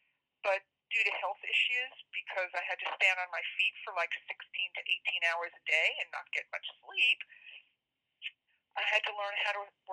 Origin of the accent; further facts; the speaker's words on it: New York, United States; now in Texas, United States; I'm originally from New York, and when I went to college, my roommate was from Texas, and I came to visit her and never left.